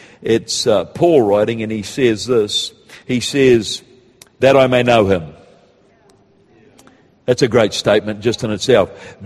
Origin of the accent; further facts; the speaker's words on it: New Zealand; I am a Kiwi. I've been asked twice today how long you're over from Australia for. I am a Kiwi, all right? And we live here. We live in Auckland.